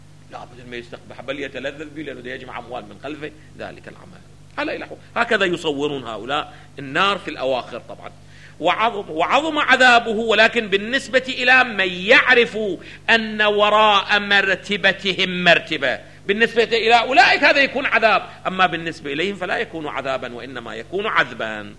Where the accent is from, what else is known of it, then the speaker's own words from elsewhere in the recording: Iraq; الجرجير أو الرشاد اللي عندنا في العراق